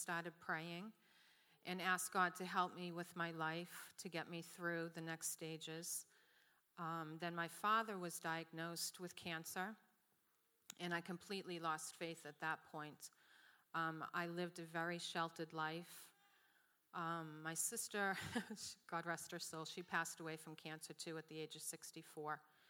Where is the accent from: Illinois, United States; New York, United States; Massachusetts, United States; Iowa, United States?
Massachusetts, United States; Belmont; I grew up in Belmont, Massachusetts, with my parents. I have an older brother and an older sister. And I grew up Catholic.